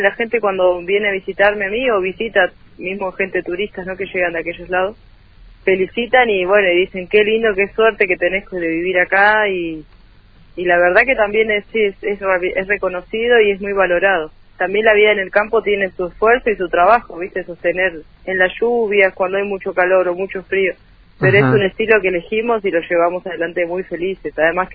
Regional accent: Guernica, Buenos Aires Province, Argentina; yo soy de Guernica, de zona sur del conurbano, que hace años, bueno, vivo acá, pero tengo mi gente allá

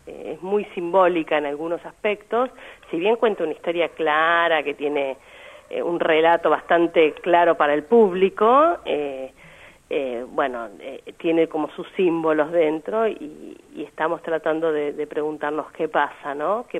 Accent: Las Flores, Buenos Aires Province, Argentina; nosotros venimos de Las Flores, provincia de Buenos Aires.

